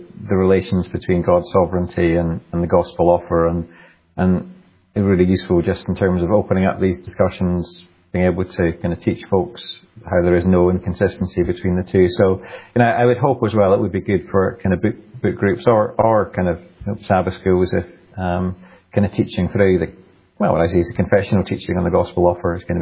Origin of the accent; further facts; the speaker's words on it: Scotland, United Kingdom; in the circles that I grew up in the Highlands of Scotland, where God's sovereignty is rejoiced